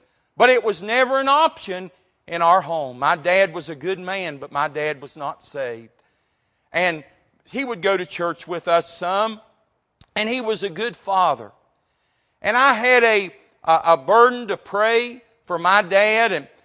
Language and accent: English; Montgomery, West Virginia, United States; when I grew up in Montgomery, West Virginia, about 50 miles from here.